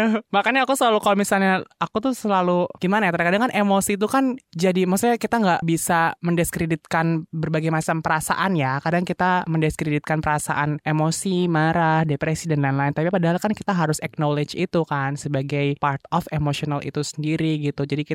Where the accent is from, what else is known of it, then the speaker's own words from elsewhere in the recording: Bali, Indonesia; also born or lived in Lampung / Sumba; Lahir di Lampung, kecil di Bali, terus pindah ke Sumba, moving-moving.